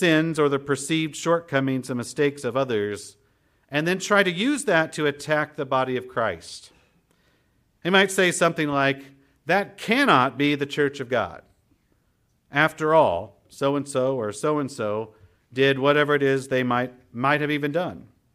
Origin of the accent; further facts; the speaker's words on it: Kentucky, United States; I was from Kentucky.